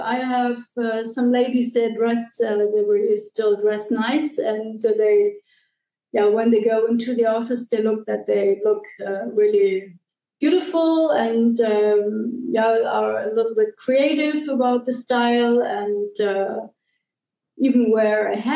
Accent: Germany; now in Switzerland; from Germany. There are a lot of people

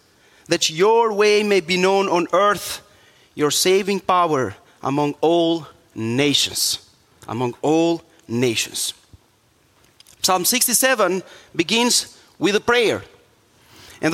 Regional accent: Albania; English is a second language; I was born in Albania in a Muslim family. By age 13, I was attending the mosque regularly and praying every day and sincerely trying to find God.

